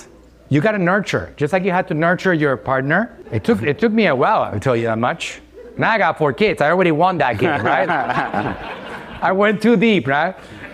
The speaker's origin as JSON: {"language": "English", "country": "Puerto Rico", "said": "I'm from Puerto Rico."}